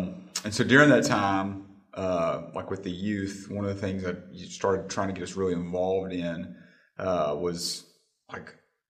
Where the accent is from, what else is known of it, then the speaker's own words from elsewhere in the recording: Jackson, Tennessee, United States; now in Birmingham, United States; Yeah, so I grew up in Jackson, Tennessee.